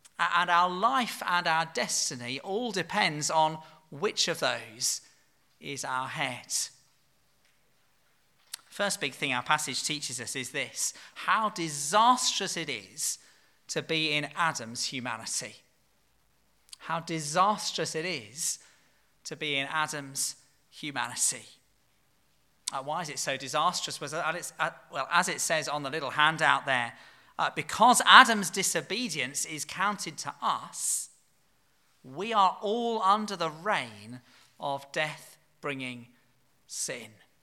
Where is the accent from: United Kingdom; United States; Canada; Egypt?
United Kingdom; I could say I'm British, I have a history degree, I'm white, I have some Scandinavian relatives.